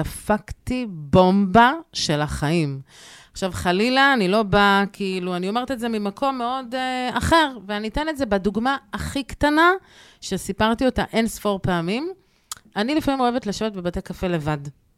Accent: Tel Aviv, Tel Aviv District, Israel; moved away as an adult; now in Ashkelon, Israel; מאז שאני נולדתי בתל אביב, וכשהתחתנתי, עברתי לאשקלון.

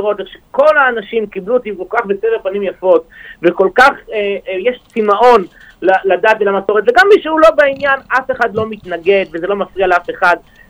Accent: Tel Aviv, Tel Aviv District, Israel; תל אביב, עיר שבה נולדתי ובה גדלתי ובה אני יוצא את כל שנות חיי, אני כבר היום בן 42 שנה

